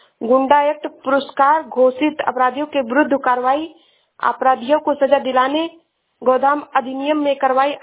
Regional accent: Uttar Pradesh, India; मैं जिला सरावस्ती से हूँ।

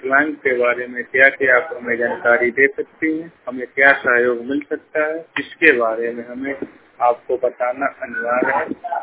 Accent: Gorakhpur, Uttar Pradesh, India; मेरा जिला गोरखपुर है।

